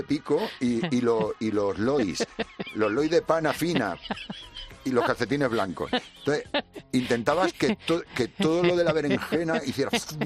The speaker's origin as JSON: {"language": "Spanish", "town": "Puertollano", "region": "Castilla-La Mancha", "country": "Spain", "said": "Yo soy de Puerto Llano"}